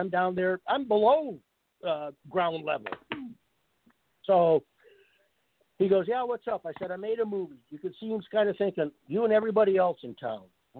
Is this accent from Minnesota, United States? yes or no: no; Kalamazoo, Michigan, United States; Made it in Kalamazoo, my hometown, my brother, my brother Mark, my friend Richard, you know.